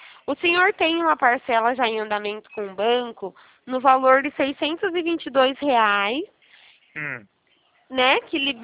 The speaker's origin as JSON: {"language": "Portuguese", "town": "Araras", "region": "São Paulo", "country": "Brazil", "said": "Isso, sou daqui de Araras mesmo."}